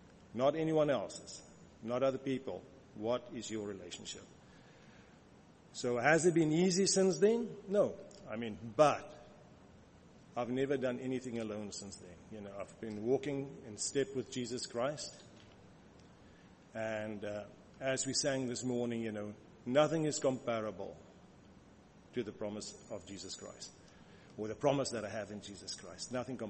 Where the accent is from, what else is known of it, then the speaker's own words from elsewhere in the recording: South Africa; born there; so I was born in South Africa, similar to Marietta